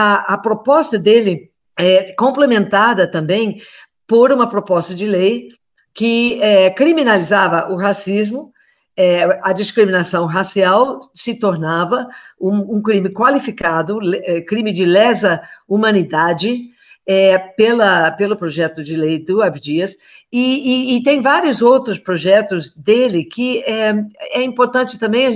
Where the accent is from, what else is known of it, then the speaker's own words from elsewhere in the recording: Buffalo, New York, United States; Portuguese is a second language; now in Brazil; E a minha cidade natal é Buffalo, nos Estados Unidos, no estado de Nova York, no extremo oeste do estado de Nova York.